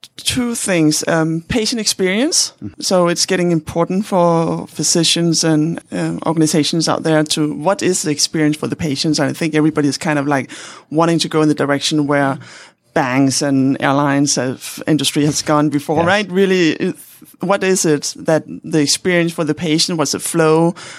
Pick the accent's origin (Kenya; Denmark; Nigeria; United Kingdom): Denmark; English is a second language; I'm a physician from Denmark